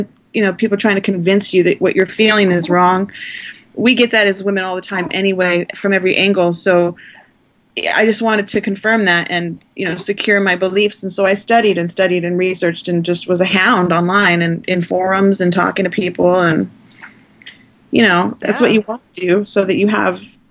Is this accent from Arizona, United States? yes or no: yes; Phoenix, Arizona, United States; moved away as an adult; now in Missouri, United States; No. I'm out in Missouri, out in a small town. I'm originally from Phoenix, Arizona.